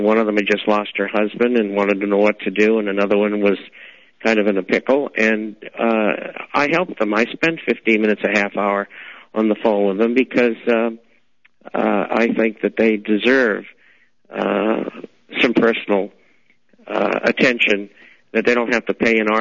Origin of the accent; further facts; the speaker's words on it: Boston, Massachusetts, United States; I grew up in Boston, and I came from a poor family.